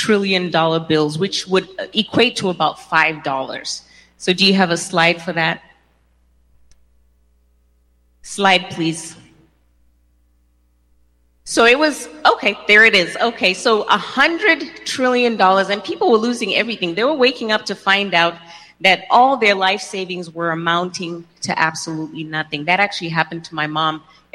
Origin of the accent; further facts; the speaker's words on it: Zimbabwe; now in United States; as a little girl growing up in Zimbabwe